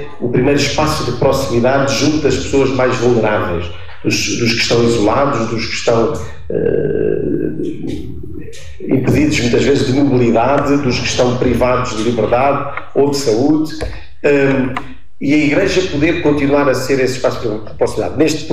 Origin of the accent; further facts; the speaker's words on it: Lisbon, Portugal; eu que venho de Lisboa, isto toca-me profundamente